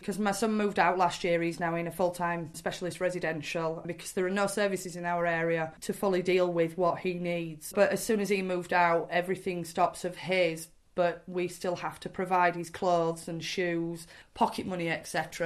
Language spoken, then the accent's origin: English; South Kirkby, Yorkshire and the Humber, United Kingdom; I am 39 years old and I'm from South Kirby.